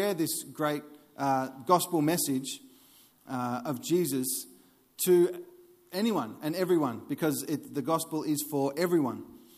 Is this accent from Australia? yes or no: yes; Buninyong, Victoria, Australia; like in my town, I'm from Buninyong, Victoria, about 3,000 people, and there's literally four or five churches in the town.